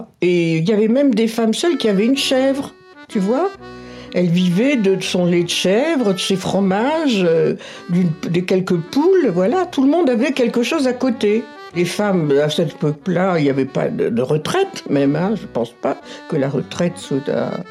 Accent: Faux-la-Montagne, Nouvelle-Aquitaine, France; born there; Ah, je suis née à Faux, oui.

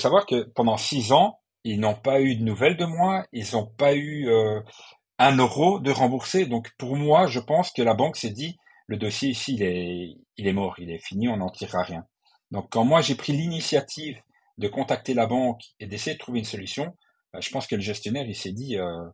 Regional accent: Brussels, Belgium; Moi, je suis d'origine de Bruxelles, donc je me dis, pourquoi pas en implanter sur Bruxelles.

